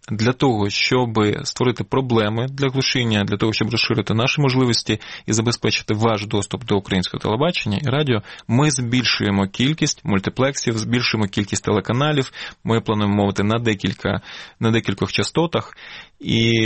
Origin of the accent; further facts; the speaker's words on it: Crimea, Ukraine; Я вам кажу, я говорю вам це як кримчанин.